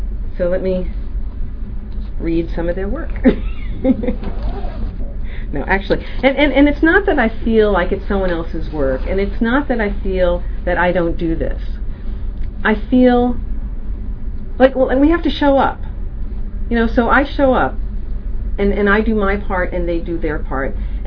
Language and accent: English; The Bronx, New York, United States; So I learned calligraphy. I'm from the Bronx. It was just a lucky thing.